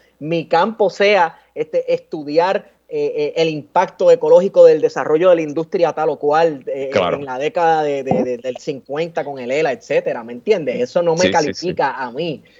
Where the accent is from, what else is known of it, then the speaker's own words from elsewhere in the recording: Manatí, Puerto Rico; que soy nadie de Manatí